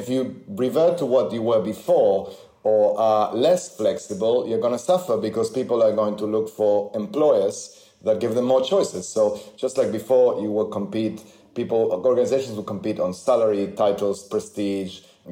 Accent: Argentina; I remember I grew up in Argentina

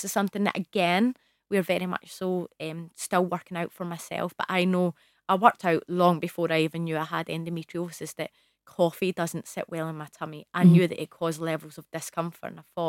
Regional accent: Scotland, United Kingdom; I'm from Scotland.

